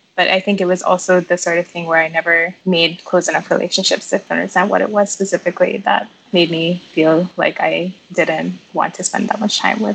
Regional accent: India; growing up in India

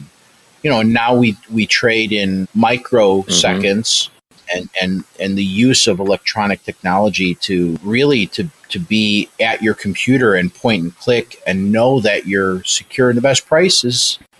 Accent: Chicago, Illinois, United States; My hobby when I was a lawyer was, I'm a Chicagoan.

